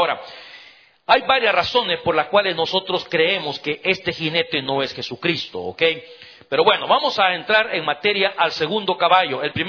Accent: El Salvador; ¿Sabe usted que en mi país, en El Salvador, en mi país, el año pasado, 2018, mataron a más de 6.000 personas en un año?

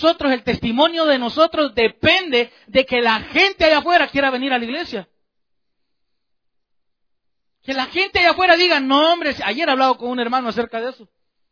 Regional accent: Chalatenango, El Salvador; allá yo recuerdo que entre los dichos de pueblo, usted, los dichos de pueblo, allá en mi tierra Chalate, había algo que era imperdonable.

